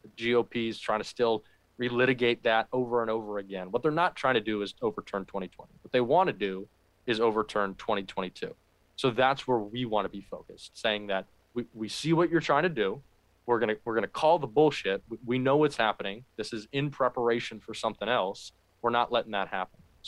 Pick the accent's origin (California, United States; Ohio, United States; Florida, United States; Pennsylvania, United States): Florida, United States; But I'm a man from Florida, more focused on how we can better our state.